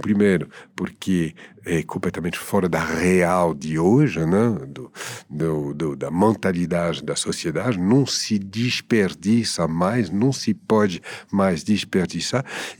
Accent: Paris, Île-de-France, France; Portuguese is a second language; moro no centro porque eu sou urbano. Eu não finge que eu sou urbano. Eu sou de Paris.

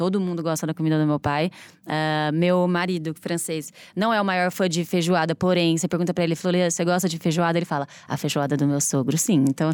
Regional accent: Ribeirão Preto, São Paulo, Brazil; E eu sou de Ribeirão Preto.

